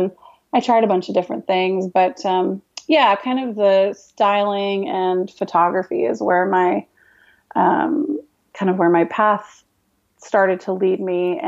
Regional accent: Wyoming, United States; moved away as an adult; also born or lived in Seattle, Washington; so after I grew up in Wyoming, I went to college in Wyoming, and then I moved to Seattle, Washington.

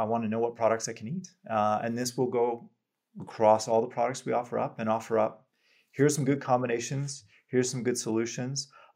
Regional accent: Canada; and as a Canadian, very proud that, you know, we see this as a key market for us

